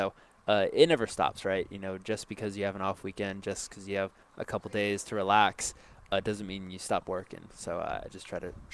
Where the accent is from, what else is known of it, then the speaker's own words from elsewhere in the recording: Miami, Florida, United States; I had 5 acres where I grew up in Miami